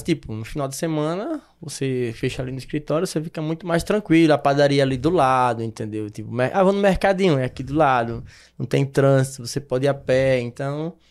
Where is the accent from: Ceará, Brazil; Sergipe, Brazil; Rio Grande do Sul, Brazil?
Sergipe, Brazil; Aracaju; now in Tobias Barreto, Brazil; Eu moro em Tubias Barreto, sou natural de Aracaju, a capital sergipana, mas eu moro em Tubias Barreto, que é uma cidade distante de 120 quilômetros, já divisa com a Bahia